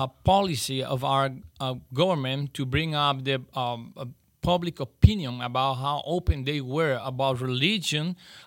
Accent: Cuba; So that was my case in my hometown, that I had the chance to go out as a member of my church, my local church, and also a member of the Western Cuban Baptist Convention

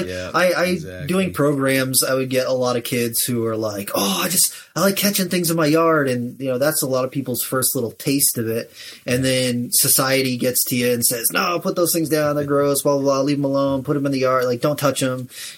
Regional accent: New England, United States; Originally, I'm from New England, and I have been a lifelong reptile person.

